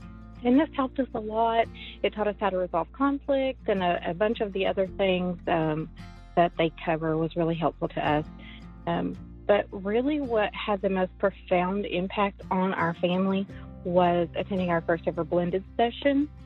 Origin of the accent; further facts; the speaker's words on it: Searcy, Arkansas, United States; I'm from Searcy, Arkansas, and I listen to the podcast via iHeartRadio.